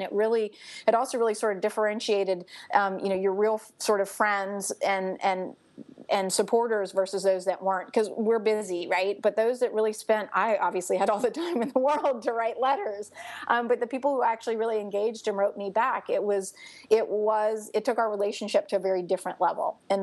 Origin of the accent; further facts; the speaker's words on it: New Orleans, Louisiana, United States; moved away as an adult; also born or lived in Seattle; So I'm from New Orleans, but when I got back from the Peace Corps, I moved out to Seattle